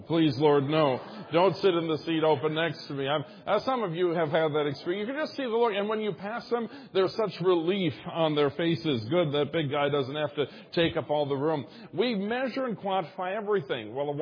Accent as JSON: {"language": "English", "region": "Minnesota", "country": "United States", "said": "The second happiest, my home state of Minnesota. Minnesota."}